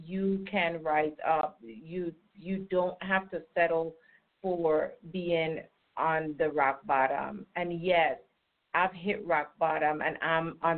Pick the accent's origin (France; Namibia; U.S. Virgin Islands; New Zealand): U.S. Virgin Islands; I'm from the Virgin Islands